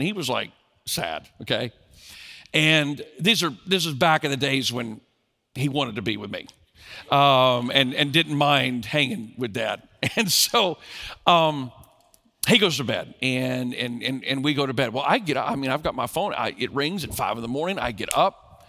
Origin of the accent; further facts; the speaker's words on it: California, United States; I grew up in Southern California. Denny's were just kind of everywhere, okay?